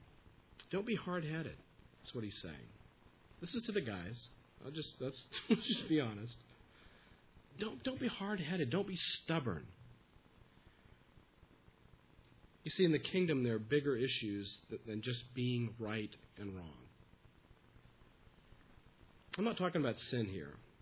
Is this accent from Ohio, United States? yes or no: no; Texas, United States; You know, growing up in Texas, I knew that the best place for the couch and the refrigerator was on the front porch.